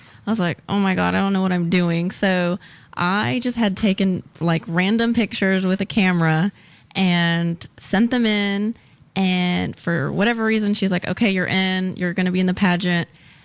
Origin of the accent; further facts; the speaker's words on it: Honolulu, Hawaii, United States; from Honolulu, Hawaii.